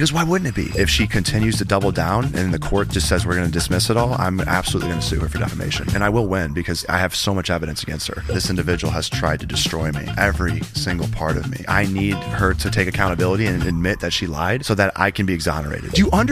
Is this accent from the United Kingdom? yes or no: no; Missouri, United States; now in Phoenix, United States; And we're rival high schools.